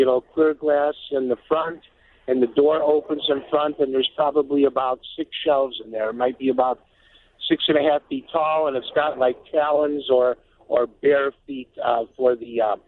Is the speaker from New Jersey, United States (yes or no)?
no; Berwyn, Illinois, United States; I'm from the Berwyn area.